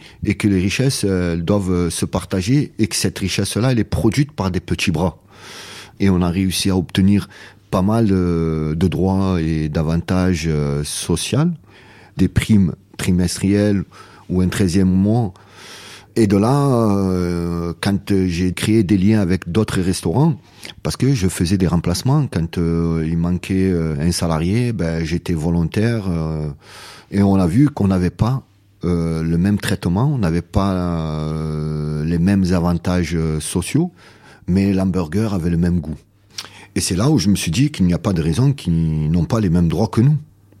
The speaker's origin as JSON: {"language": "French", "town": "Marseille", "region": "Provence-Alpes-Côte d'Azur", "country": "France", "said": "Aux alentours de ce restaurant, moi j'étais de la Savine"}